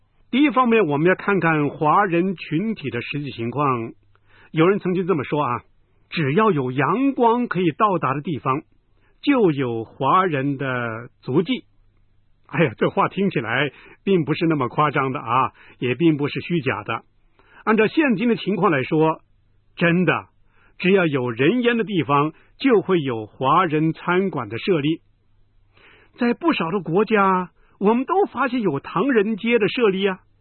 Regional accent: Guangdong, China; 那就是咱们广东人讲的一句话

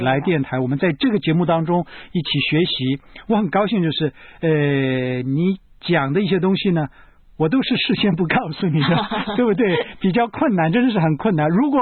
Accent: China; 那是不是我们中国人就不用看马太福音了？

